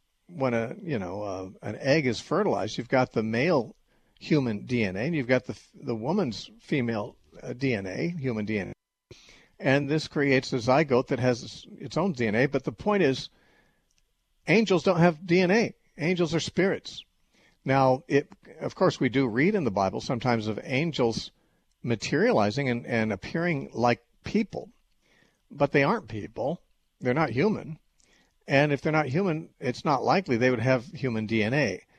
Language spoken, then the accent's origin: English; San Bernardino, California, United States; born there; I was born in San Bernardino, and we were living there